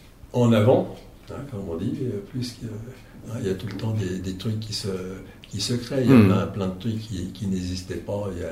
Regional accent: Nogent-sur-Marne, Île-de-France, France; Quand j'étais jeune, j'habitais à Nogent-sur-Marne.

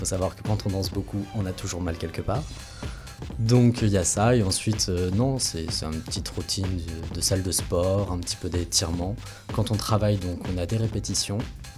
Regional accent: Normandy, France; now in Orléans, France; Je suis de Normandie, à côté de Caen.

